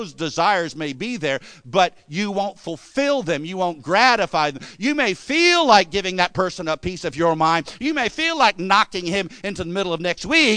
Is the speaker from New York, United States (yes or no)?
no; Virginia Beach, Virginia, United States; I was driving my car around in Virginia Beach, that's my hometown